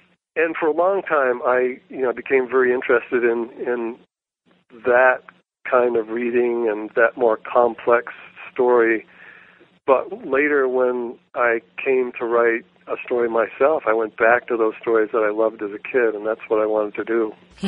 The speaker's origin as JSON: {"language": "English", "town": "Woodstock", "region": "Vermont", "country": "United States", "tie": "born or raised there", "said": "I grew up near Woodstock, Vermont, near a little village called Tassville, where there's a covered bridge."}